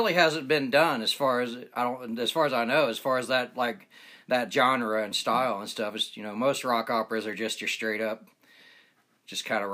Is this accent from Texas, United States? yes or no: no; Georgia, United States; I grew up with him in Georgia, so I know him really well